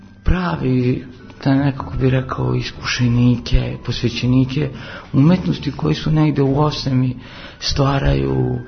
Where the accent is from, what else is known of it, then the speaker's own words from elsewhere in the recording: Novi Sad, Vojvodina, Serbia; Ja sam imao sreću da je otvorila se akademija kod nas u Novom Sadu 75.